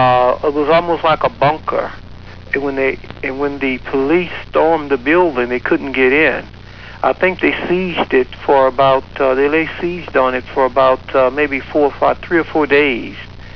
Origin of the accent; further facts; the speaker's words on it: Morgan City, Louisiana, United States; We were born and raised in Morgan City, Louisiana, which is on the Gulf of Mexico, in the boot of the state. We're between New Orleans to our east and Houston, Texas on our west, and we're about 50 miles from the Gulf of Mexico.